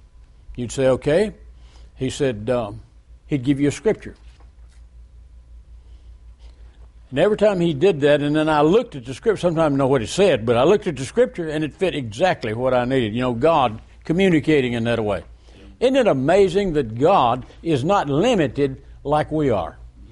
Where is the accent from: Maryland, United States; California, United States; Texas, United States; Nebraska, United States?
Texas, United States; I'm from Texas, and I keep drilling until I hit oil.